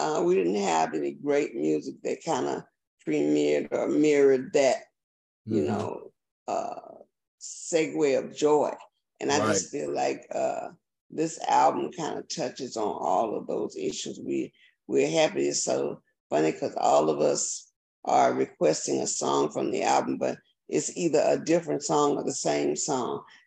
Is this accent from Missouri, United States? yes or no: yes; Missouri, United States; I hear the hoopla, but I'm the girl from the Show Me State.